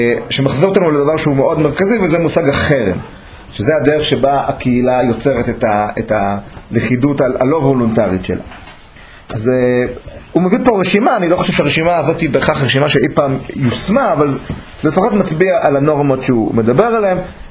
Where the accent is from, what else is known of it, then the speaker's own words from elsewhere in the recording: Bnei Brak, Tel Aviv District, Israel; אבל אני גדלתי בבני ברק.